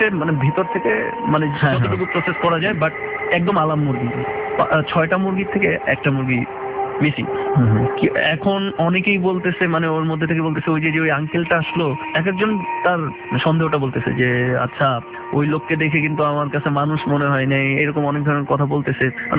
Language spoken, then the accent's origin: Bangla; Dhaka, Dhaka Division, Bangladesh; ঢাকার ছেলে গ্রামের পথে, হচ্ছে একটু টেনশনে পড়ে গেলাম।